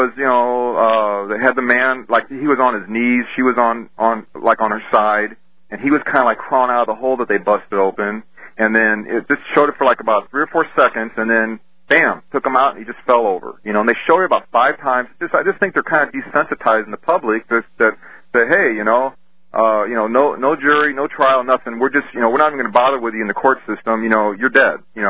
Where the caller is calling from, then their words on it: Missouri, United States; Calling from Missouri.